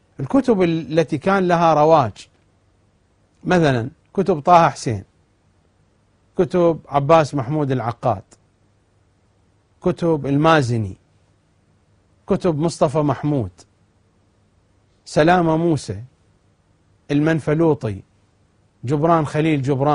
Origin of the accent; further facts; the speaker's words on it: Iraq; مثلا المنابر عندنا في العراق في تلك الفترة